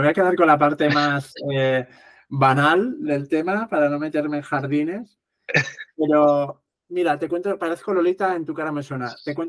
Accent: Avilés, Asturias, Spain; moved away as an adult; now in Madrid, Spain; 10 de Avilés de toda la vida. Es decir, desde que nací hasta los 24 años que me mudé a Madrid, yo soy de Avilés, pero vamos, me corre por la sangre.

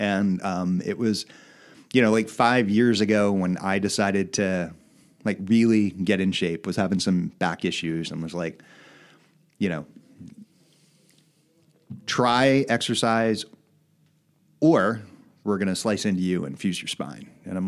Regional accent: Wilmington, United States; born there; No, I was born in Wilmington, okay.

